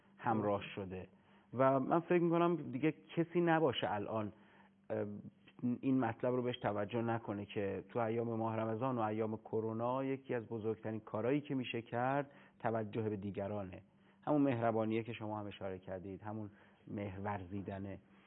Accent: Iran; یعنی من ایرانی هستم، خیلی هم ادعا میکنم که من میشناسم تاریخ کشورم رو.

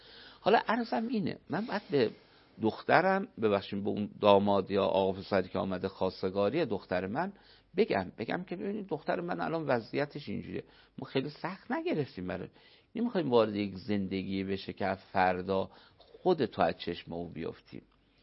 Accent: Isfahan, Iran; مثلا ما اصفهانیم

